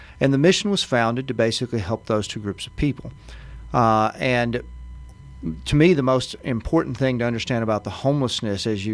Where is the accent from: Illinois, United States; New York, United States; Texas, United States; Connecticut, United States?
Texas, United States; Longview; also born or lived in California; Not a stranger to Longview, either. I grew up in Longview, Pine Tree graduate.